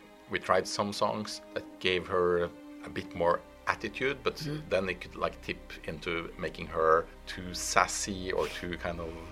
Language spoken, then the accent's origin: English; Norway; Well, I grew up in Norway